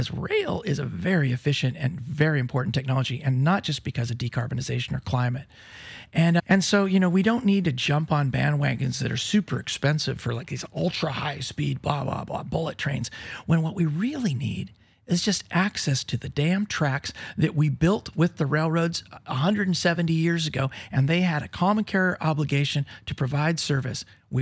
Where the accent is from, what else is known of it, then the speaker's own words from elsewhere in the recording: Yakima, Washington, United States; born there; also born or lived in Spokane / Flathead Reservation / Swinomish Reservation; So I was born on Yakima. My brother was born when we lived in Spokane.